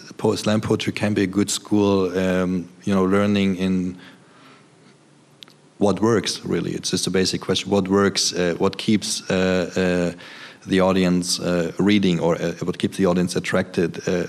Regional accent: Germany; also born or lived in Turkey; But most of them were either very small when they came to Germany like me, or they were born there.

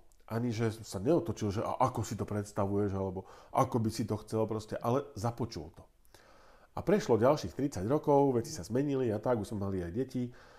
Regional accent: Bratislava, Bratislava Region, Slovakia; Aj keď teda pochádzam zo sídliska v Bratislave, kde som sa narodil relatívne v hlbokom socializme

